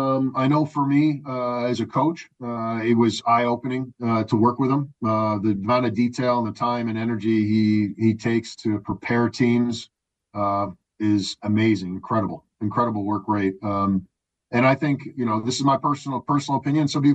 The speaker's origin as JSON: {"language": "English", "town": "Vancouver", "region": "British Columbia", "country": "Canada", "tie": "born or raised there", "said": "Going to Vancouver, my hometown"}